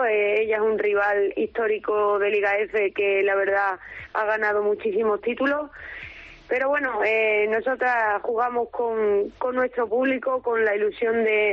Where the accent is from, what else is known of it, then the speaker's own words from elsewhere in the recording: Monroy, Extremadura, Spain; soy muy extremeña, soy muy cacereña y soy muy monroyega.